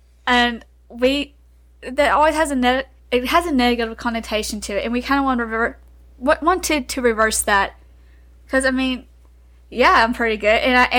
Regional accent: Texas, United States; we are from Texas, and Texas hockey is not a huge thing.

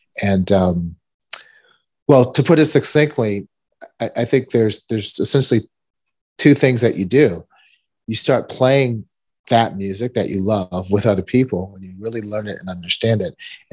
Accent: Florida, United States; I'm from South Florida, so I interned and then later was in the studio

